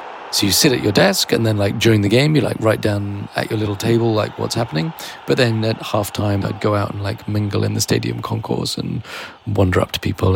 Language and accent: English; London, United Kingdom; I'm English. I grew up in London, in English stadiums.